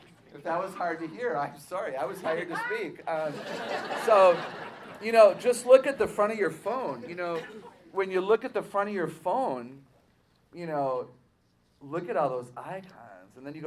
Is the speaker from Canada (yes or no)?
no; Milwaukee, Wisconsin, United States; now in Fort Worth, United States; I'm from the Milwaukee, Wisconsin area. I grew up with rye bread.